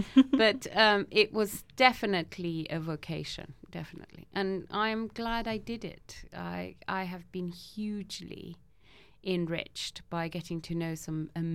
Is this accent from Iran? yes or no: yes; Iran; Well, I grew up in Iran